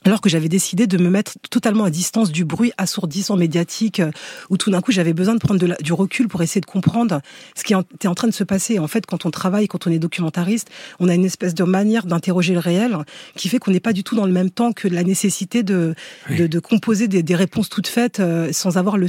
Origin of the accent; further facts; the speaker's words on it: Aulnay-sous-Bois, Île-de-France, France; Moi, j'ai grandi à Aulnay-sous-Bois, dans une cité du 93, où j'étais pas forcément consciente qu'il y avait un autre monde.